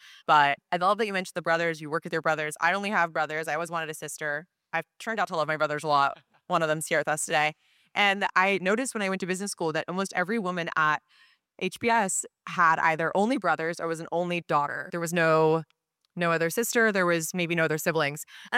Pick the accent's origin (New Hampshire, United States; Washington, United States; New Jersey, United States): Washington, United States; Seattle; also born or lived in Atlanta, United States; I was born in Atlanta, moved to Seattle when I was four, which definitely, I think, taught a little bit of resilience because that was different. There was no Chick-fil-A in Seattle.